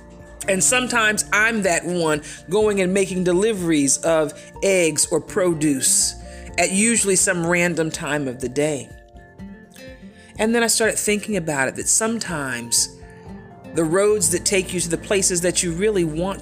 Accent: California, United States; And I've lived in big cities. I grew up in California. I spent a short while living in New York City, in Manhattan.

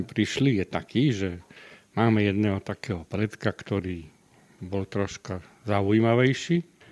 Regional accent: Bratislava, Bratislava Region, Slovakia; Mám 64 rokov. Som z Bratislavy.

